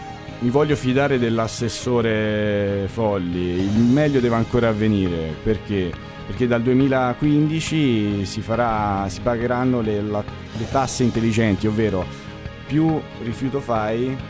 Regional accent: Tuscany, Italy; La provincia di Siena.

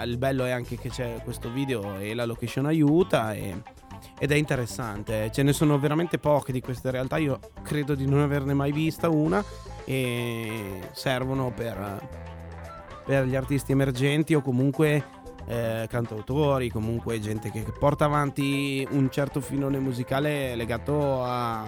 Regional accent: Turin, Piedmont, Italy; allora ho detto, sono di Torino

